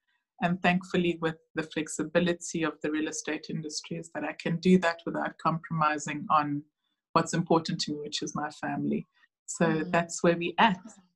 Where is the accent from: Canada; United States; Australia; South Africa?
South Africa; Polokwane, Limpopo; moved away as an adult; now in Cape Town, South Africa; is a very, very simple girl. Born and bred in Polokwane. I came to Cape Town to study probably about 2003, straight out of matric.